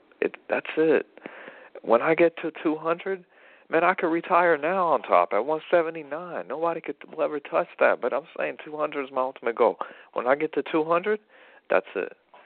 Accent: United States; first language en; I'm an American. I got Russian roots. Like, I'm American Russian

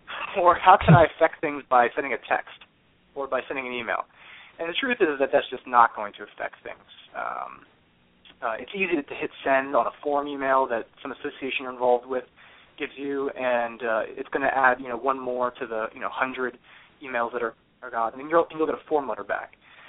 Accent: Bethlehem, Pennsylvania, United States; I'm a kid from Bethlehem, Pennsylvania. I did not come from some sort of Scion family of Washington.

